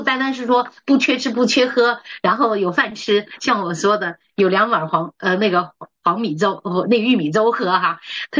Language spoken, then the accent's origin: Chinese; Henan, China; moved away; 就是说，我们河南的时候哈、啊